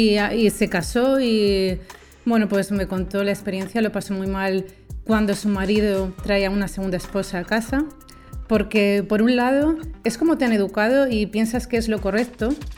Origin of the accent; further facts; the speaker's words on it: Orgaz, Castilla-La Mancha, Spain; Yo me crié en Toledo, en Orgaz, en un pueblo de Toledo.